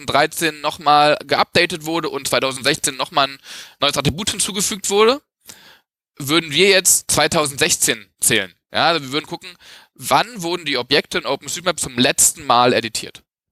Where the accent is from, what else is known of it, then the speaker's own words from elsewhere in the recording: Berlin, Germany; für Stadtteil Lichtenberg, wo ich herkomme eigentlich, sind wir gar nicht mehr im grünen Bereich.